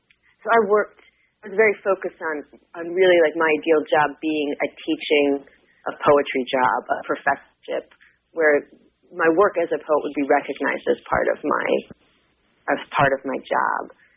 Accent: New Jersey, United States; I started out on the East Coast. I grew up in New Jersey.

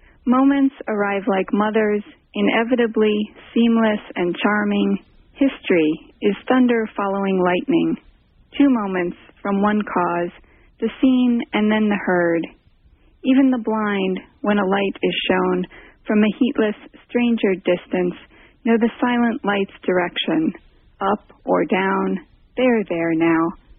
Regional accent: Midwest, United States; now in California, United States; I'm a Midwesterner, and I was a little bit nervous about moving all the way out to California and whatever Orange County meant to me then.

